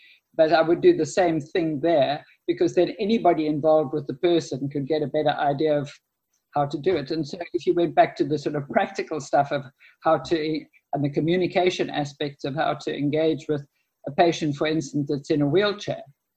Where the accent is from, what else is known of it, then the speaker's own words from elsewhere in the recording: Cape Town, Western Cape, South Africa; I'm a physio from Cape Town, South Africa